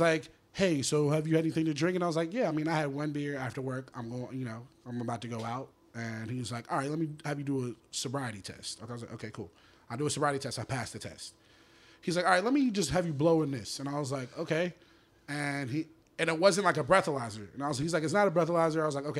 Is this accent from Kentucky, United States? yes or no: no; Atlanta, Georgia, United States; Gwinnett, Georgia. I'm from Atlanta, from my job in Atlanta.